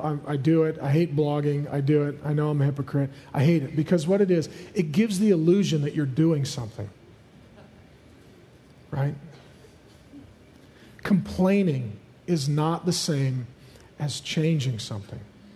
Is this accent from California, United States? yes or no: no; Seattle, Washington, United States; And that was me. I grew up here. I grew up in Seattle. I didn't know Jesus till I was 19.